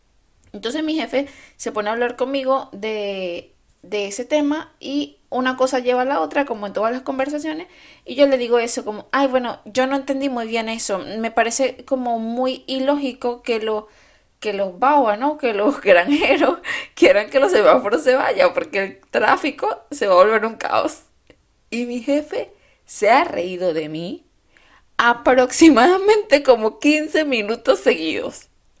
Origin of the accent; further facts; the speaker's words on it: Venezuela; moved away as an adult; also born or lived in Santiago, Chile; Yo hice en mi país de origen, en Venezuela, yo hice el colegio, el bachillerato y luego entré a la universidad.